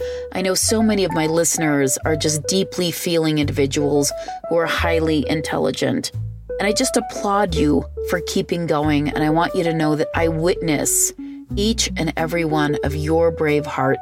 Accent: Illinois, United States; Well, I grew up outside of Chicago, so we weren't too far away from each other.

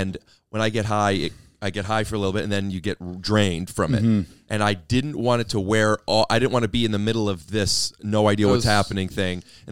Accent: Ohio, United States; We were a good team, and I'm from Northeast Ohio, where they're from.

